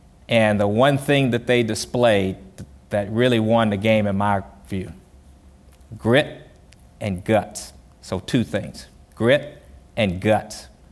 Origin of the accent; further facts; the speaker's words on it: South Carolina, United States; accent: country; I used to go back to my hometown. I'm from South Carolina. You probably can tell by my country accent.